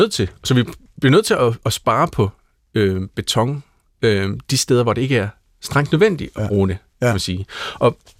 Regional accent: Aalborg, North Denmark Region, Denmark; da vi var børn i Aalborg.

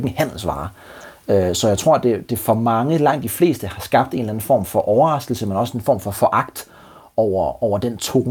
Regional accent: Greenland; Jeg tror i hvert fald, at man vil give afkald på nogle ting som grønlænder

